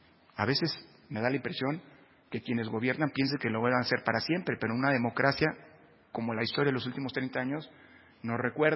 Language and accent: Spanish; Mexico; como mexicano